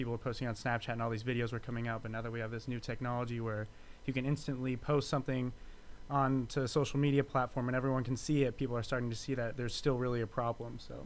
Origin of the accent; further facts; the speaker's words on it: California, United States; I'm from Southern California, predominantly white community in Orange County, and that's just kind of the way I grew up.